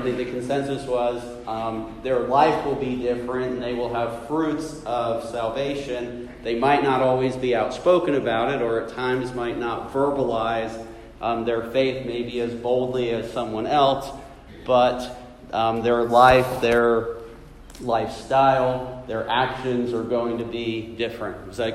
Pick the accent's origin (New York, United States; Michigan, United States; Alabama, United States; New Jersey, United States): New Jersey, United States; also born or lived in Indiana; let's say I grew up in New Jersey, lived in Indiana during college, and then came here.